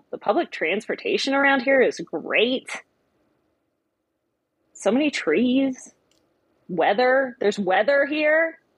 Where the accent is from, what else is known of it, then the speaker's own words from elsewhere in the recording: California, United States; more beautiful mountains than the ones I grew up by in California.